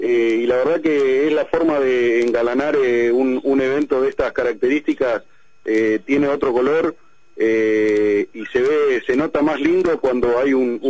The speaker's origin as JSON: {"language": "Spanish", "country": "Argentina", "said": "como argentinos"}